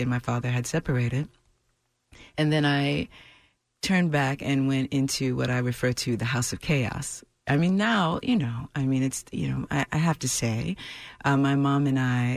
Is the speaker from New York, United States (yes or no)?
yes; Brooklyn, New York, United States; I was always around elders looking for guidance and wisdom and support in the world growing up in Brooklyn.